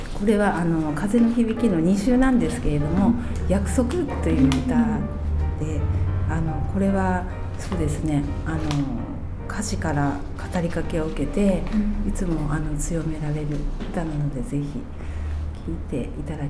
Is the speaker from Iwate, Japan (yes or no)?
yes; Morioka, Iwate, Japan; now in Tokyo, Japan; 出身は岩手です。10年前に東京の方に家族で移動になりまして、10年ぐらい東京に住んでおります。